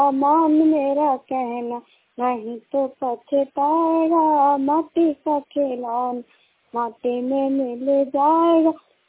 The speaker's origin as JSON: {"language": "Hindi", "town": "Banda", "region": "Uttar Pradesh", "country": "India", "tie": "born or raised there", "lives_now": "Delhi, India", "said": "मैं उत्तर प्रदेश डिस्ट्रिक्ट बांदा की रहने वाली हूँ। यूपी से 8 तक पढ़ाई की हूँ।"}